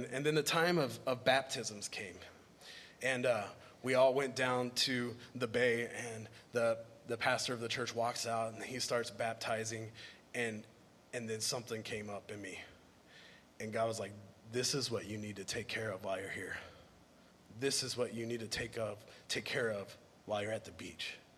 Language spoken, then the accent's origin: English; San Diego, California, United States; I'm from San Diego. I was born and raised there. And I was really excited to go back to my hometown and share the gospel message.